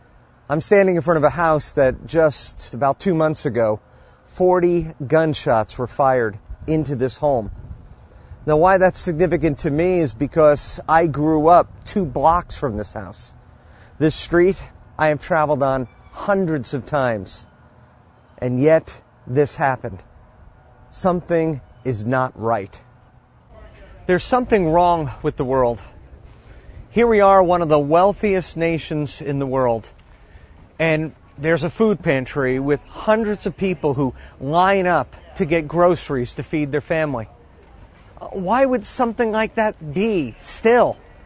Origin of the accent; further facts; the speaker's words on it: New York, United States; born there; I was born on Long Island.